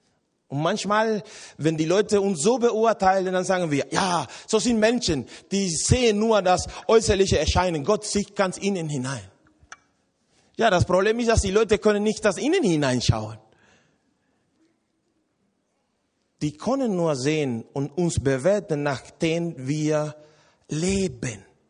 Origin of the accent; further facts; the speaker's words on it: Cuba; in Lateinamerika, wo ich herkomme, ich komme aus Kuba